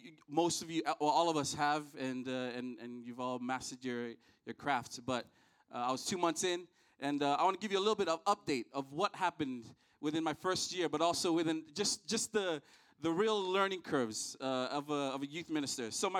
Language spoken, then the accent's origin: English; Hawaii, United States; also born or lived in Fiji; now in Swansea, United Kingdom; I'm originally from Fiji. Grew up in Hawaii, and now I'm in Swansea, Wales.